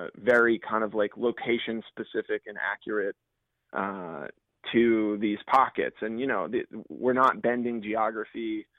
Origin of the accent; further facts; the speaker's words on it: Chicago, Illinois, United States; when I travel around and tell people I'm from Chicago, they get a look on their face